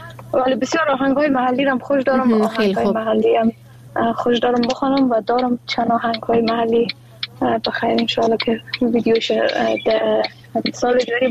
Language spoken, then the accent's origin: Persian; Afghanistan; first language Dari; زبان مادری ما دری است، ولی ما خودم علاقمندی خاص به لسانهای مختلف و زبانهای مختلف دارم